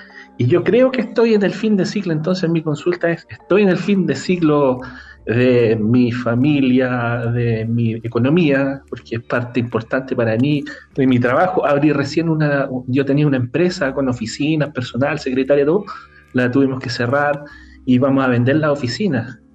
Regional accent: Talca, Maule, Chile; yo soy de Talca, 250 kilómetros más al sur.

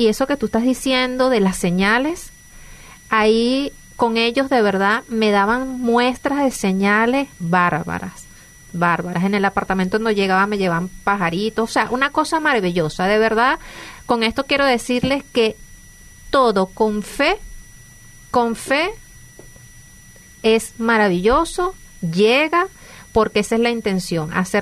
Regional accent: Venezuela; mi acento no es de acá, soy venezolana.

